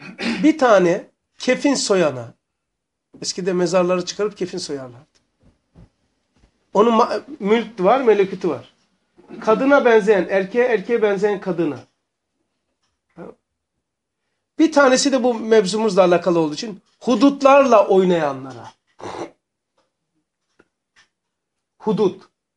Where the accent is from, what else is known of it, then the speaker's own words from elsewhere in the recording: Black Sea Region, Turkey; Ben mesela, ben Karadenizliyim. Derelerde çok ömrümüz geçiyor